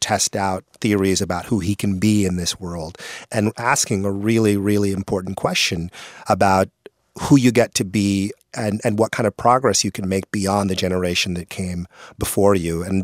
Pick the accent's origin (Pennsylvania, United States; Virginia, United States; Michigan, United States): Virginia, United States; Arlington; You know, I grew up in Arlington and I went to college, to high school at Washington Lee, now Washington Liberty High School